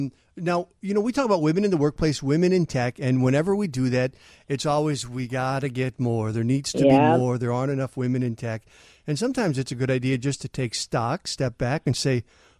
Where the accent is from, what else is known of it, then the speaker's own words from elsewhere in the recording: Manteno, Illinois, United States; When I grew up in Manteno, which is a little bit west of there.